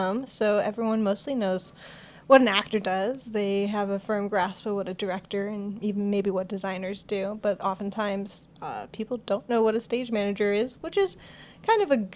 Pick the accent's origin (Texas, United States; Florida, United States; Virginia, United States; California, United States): California, United States; Los Angeles; I am, yeah. I'm originally from Los Angeles.